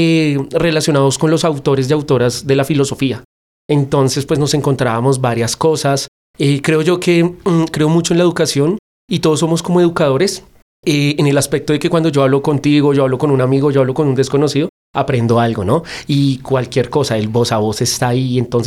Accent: Bogotá, Colombia; Soy de Bogotá y bueno, tengo una gran pasión por las historietas y por las historias y las fotografías, especialmente de la ciudad.

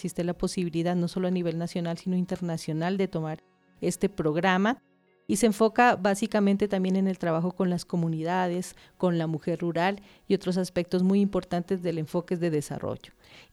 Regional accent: Nariño, Colombia; also born or lived in Cali / Bogotá / Cúcuta / Bucaramanga; Yo soy de origen de Nariño, estudié en Nariño y a medida que fui avanzando fui recorriendo el país. Viví en Cali, viví en Bogotá, viví en Cúcuta, viví en Bucaramanga, en Pamplona.

